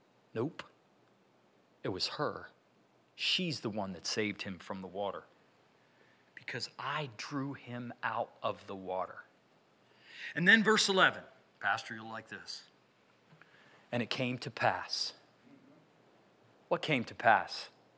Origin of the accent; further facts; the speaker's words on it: United States; My mother tried. I grew up on the Susquehanna River.